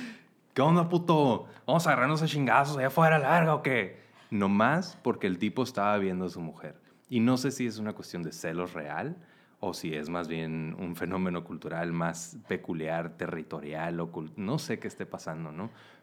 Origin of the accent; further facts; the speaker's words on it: Mexicali, Baja California, Mexico; Yo me acuerdo de chiquito, creciendo en Mexicali, que Mexicali sí es una sociedad un poco violenta.